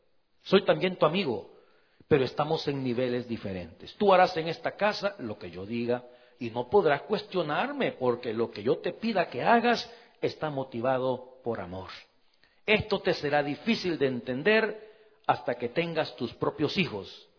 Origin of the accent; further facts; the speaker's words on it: Cojutepeque, Cuscatlán, El Salvador; born there; Para aquellos que nacimos en Cojute